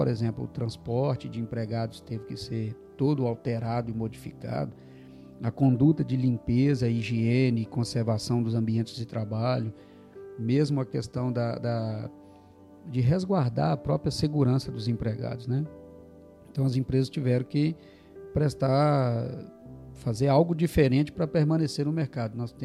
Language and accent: Portuguese; Timóteo, Minas Gerais, Brazil; moved away as an adult; also born or lived in Coronel Fabriciano; now in Espírito Santo, Brazil; eu sou mineiro, nascido de Coronel Fabriciano, crescido na cidade de Timóteo, Minas Gerais, uma cidadezinha pequena ao leste de Minas. Vim para o Espírito Santo no ano de 2000, estou residindo aqui desde o ano 2000.